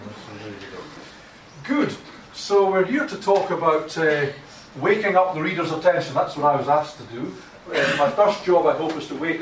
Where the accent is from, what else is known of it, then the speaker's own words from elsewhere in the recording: Scotland, United Kingdom; I'm not English, I'm Scottish. I have a slightly different accent from some people